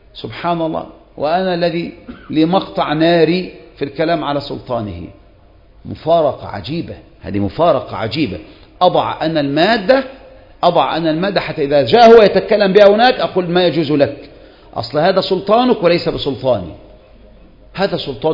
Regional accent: Egypt; now in Sudan; مثل ما قامت الثورة عندنا في مصر وتكلم من تكلم

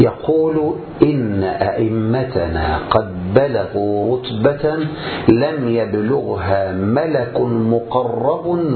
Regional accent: Egypt; هذه خلافات 5% عندنا في مصر

